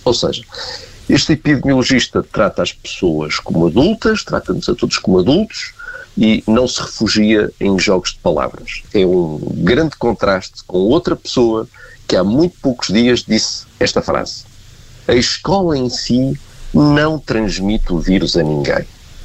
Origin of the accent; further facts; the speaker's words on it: Porto, Norte, Portugal; tal como eu também sou do Porto